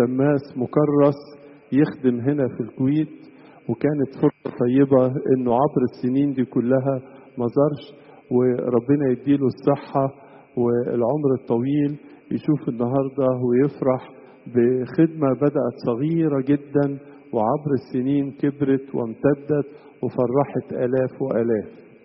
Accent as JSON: {"language": "Arabic", "country": "Egypt", "said": "أنا جاي من مصر"}